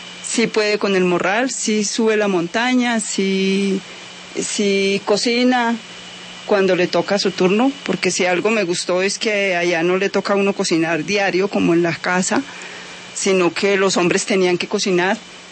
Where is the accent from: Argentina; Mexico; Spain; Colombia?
Colombia; Santa Rosa de Osos, Antioquia; Yo soy de Santa Rosa de Osos